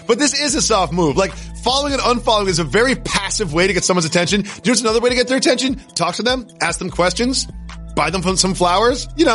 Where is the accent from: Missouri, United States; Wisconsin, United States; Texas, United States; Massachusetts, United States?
Massachusetts, United States; I grew up in Massachusetts.